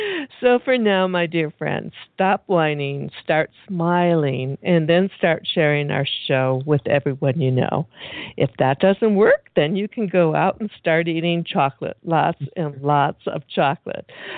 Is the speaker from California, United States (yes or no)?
no; Detroit, Michigan, United States; Oh, you know, I forgot to tell you, I was raised in Detroit.